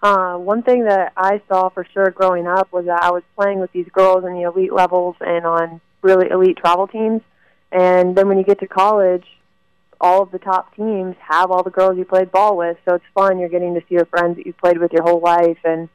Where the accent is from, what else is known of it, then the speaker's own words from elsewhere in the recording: Florida, United States; it was nice to have a team in Florida because I'm from Florida. My family's from Florida.